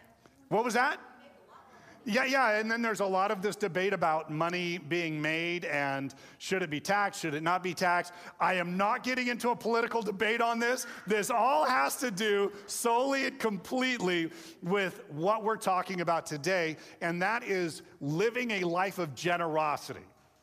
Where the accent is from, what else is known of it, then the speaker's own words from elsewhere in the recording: United States; So, but it was very hard for me, even as American, because let me tell you, some of the service we got overseas was really fantastic.